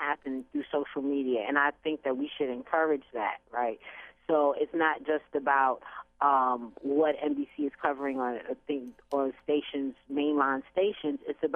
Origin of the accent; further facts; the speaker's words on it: Queens, New York, United States; In growing up in Queens, we had lots of baseball fields, right?